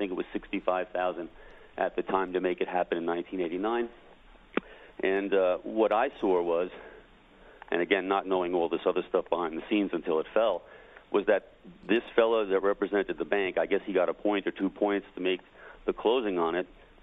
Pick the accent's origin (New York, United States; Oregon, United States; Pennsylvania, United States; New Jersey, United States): New York, United States; Sea Cliff; Listen, I'm formerly from Seacliff, Long Island. I live out here in the last 4 years.